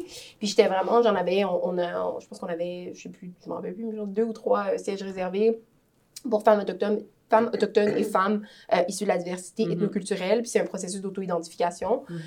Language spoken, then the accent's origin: French; Quebec, Canada; Moi, la terre entière, c'est que je suis d'origine haïtienne. La terre entière, c'est aussi que je suis québécoise, canadienne.